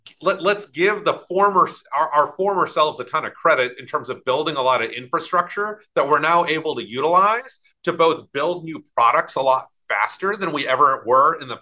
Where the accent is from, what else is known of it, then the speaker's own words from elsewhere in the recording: Clear Lake, Texas, United States; I grew up in Clear Lake, which is just southeast of Houston. It's down where the Johnson Space Center is.